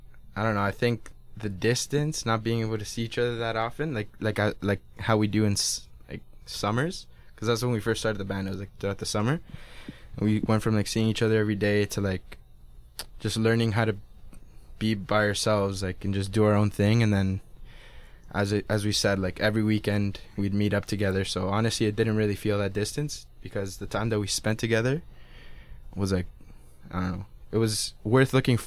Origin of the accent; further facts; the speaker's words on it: Chile; I used to fly them back when, like, I'm from Chile. So when I was a kid